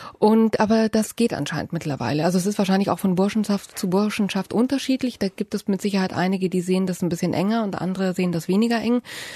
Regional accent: Munich, Bavaria, Germany; also ich bin in München aufgewachsen

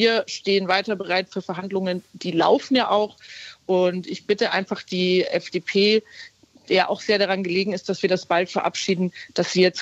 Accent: Bavaria, Germany; Ich komme ja aus Bayern.

